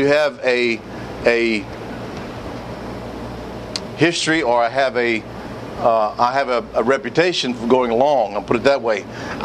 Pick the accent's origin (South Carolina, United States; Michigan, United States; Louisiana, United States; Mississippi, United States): Louisiana, United States; Sulphur; But I do want to say how I was raised in Sulphur, Louisiana.